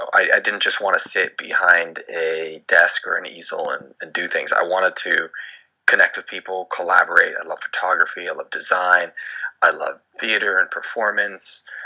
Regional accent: New Jersey, United States; I grew up in New Jersey, so it was a little abstract. I wasn't in the Hollywood area.

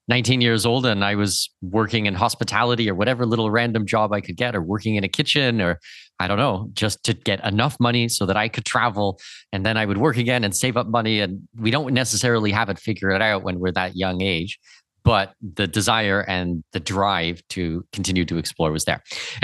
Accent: Ontario, Canada; born there; You know, I was born in Southwestern Ontario

